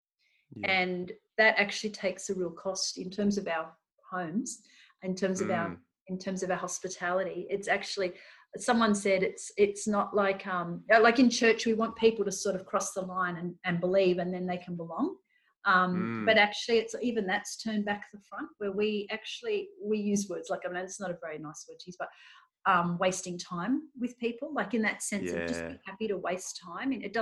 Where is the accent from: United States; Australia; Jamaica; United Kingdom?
Australia; we didn't start that youth ministry until we'd established ourselves just as normal Aussie parents and families.